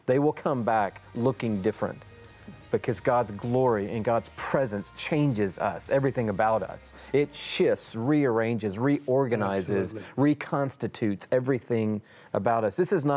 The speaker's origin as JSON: {"language": "English", "town": "Atlanta", "region": "Georgia", "country": "United States", "said": "I'm from Atlanta, Georgia."}